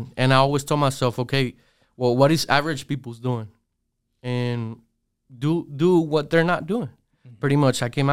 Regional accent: Mexico; Well, actually, I would say growing up in Mexico opens your eyes.

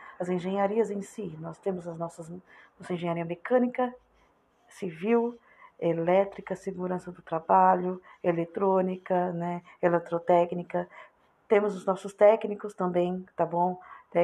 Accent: São Paulo, Brazil; Nós somos aqui da Baixada Santista e trabalhamos em duas indústrias, em duas usinas

